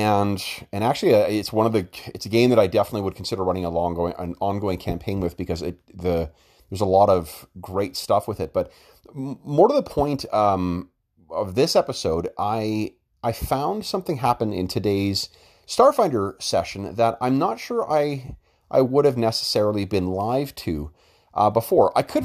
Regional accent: Winnipeg, Manitoba, Canada; Norse myths come made flesh in central Canada, in Winnipeg, my hometown.

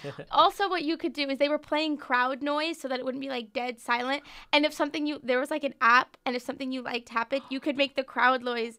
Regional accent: Florida, United States; And also, I'm from Florida, which is the state where the other 15 teams have their spring training.

